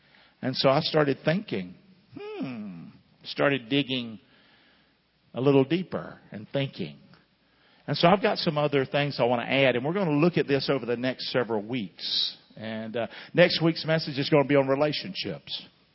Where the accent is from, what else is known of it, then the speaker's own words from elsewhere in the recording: Rockingham, North Carolina, United States; I'm from Rockingham, North Carolina, okay?